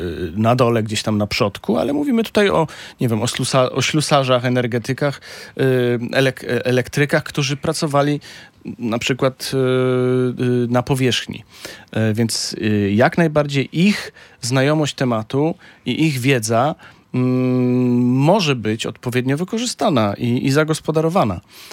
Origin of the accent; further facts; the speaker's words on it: Bytom, Silesian Voivodeship, Poland; Ja jako bytomianin znam ten problem bardzo dobrze.